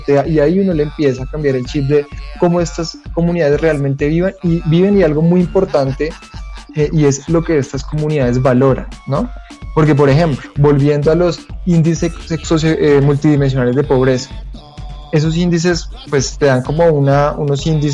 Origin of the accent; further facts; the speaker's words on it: Colombia; nos ha hecho crear una imagen como colombianos de esta región